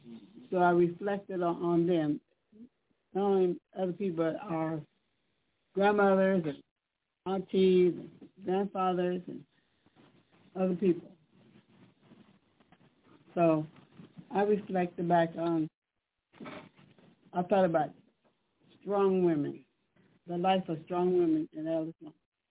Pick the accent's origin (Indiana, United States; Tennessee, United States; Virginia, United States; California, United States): Indiana, United States; Muncie; now in Indianapolis, United States; I have lived in Indianapolis for over 50 years. I come from Muncie, Indiana.